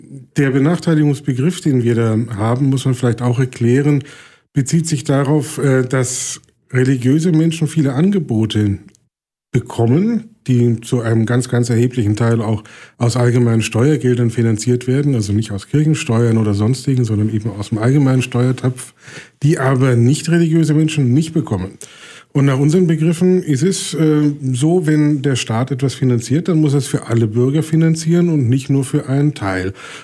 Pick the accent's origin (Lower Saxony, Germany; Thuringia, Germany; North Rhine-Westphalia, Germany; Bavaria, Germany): Bavaria, Germany; Nuremberg; Wir sind ja aus Nürnberg und von daher eher Franken als Bayern.